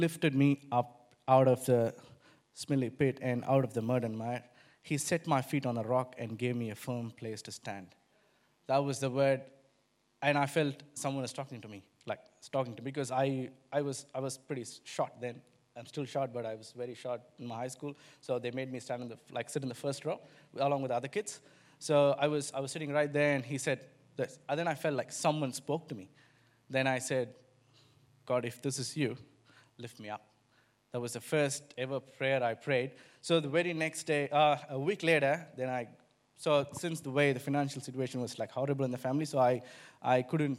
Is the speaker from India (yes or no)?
yes; South India, India; I come from South India. I grew up in a family where my mom comes from a Catholic background and dad comes from a Hindu family.